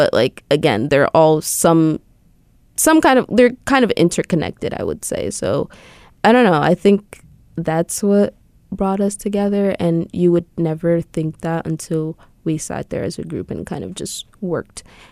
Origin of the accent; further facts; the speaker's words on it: Stamford, Connecticut, United States; I worked in the Superior Court in my hometown, which is Stamford.